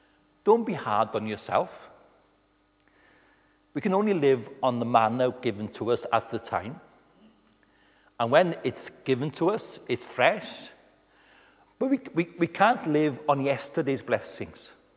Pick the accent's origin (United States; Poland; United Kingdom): United Kingdom; Anglesey, Wales; As Tim mentioned, I'm from Anglesey, where RAF Valley, they train this time of year, the Red Arrows come, and there are times on Rhosnegir Beach when we can see them training